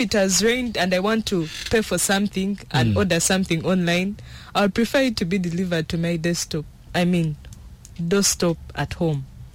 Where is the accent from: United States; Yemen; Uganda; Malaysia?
Uganda; now in South Sudan; I grew up in Uganda. I was born in Uganda.